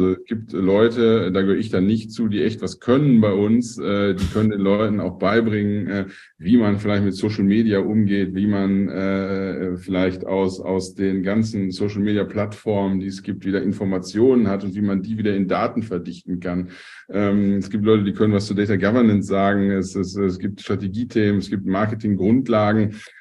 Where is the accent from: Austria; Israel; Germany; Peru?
Germany; North Rhine-Westphalia; bei uns im Ruhrpott sagt man immer, die kochen auch nur mit Wasser.